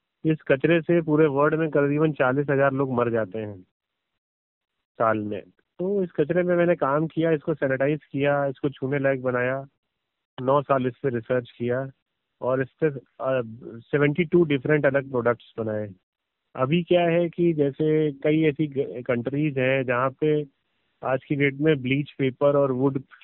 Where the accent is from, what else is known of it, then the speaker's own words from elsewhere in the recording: Fatehpur, Uttar Pradesh, India; हाँ, मैं उत्तर प्रदेश फतेहपुर का रहने वाला हूँ